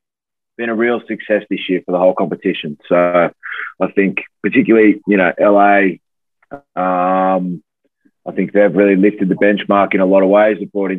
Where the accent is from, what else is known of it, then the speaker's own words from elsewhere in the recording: Australia; I'm from Australia, but Australians, much like Americans, we're a bit of a mix of everything. So my name's very Irish, but my mum's from Holland. So a bit all over. And grew up in Australia, hence that accent and the g'day mate.